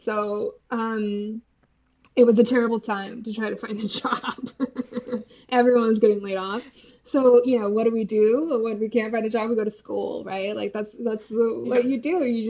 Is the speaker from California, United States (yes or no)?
no; Washington, United States; So I'm American, grew up in Washington State in a very rural community. Like my town was like 10,000 people, very small.